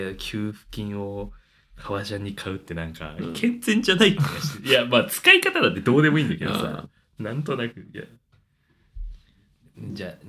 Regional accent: Fukuoka, Japan; その福岡出身なんです

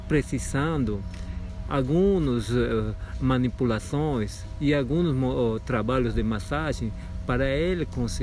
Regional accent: Peru; Portuguese is a second language; now in Brasília, Brazil; Eu sou peruano, moro aqui em Brasília já tem 20 anos.

